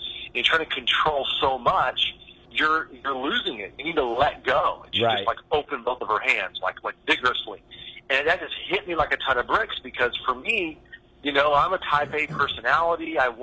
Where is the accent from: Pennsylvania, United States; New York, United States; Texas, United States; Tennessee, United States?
Texas, United States; Richardson; I grew up in the Dallas, Texas area, Richardson to be exact, with my mother and my sister.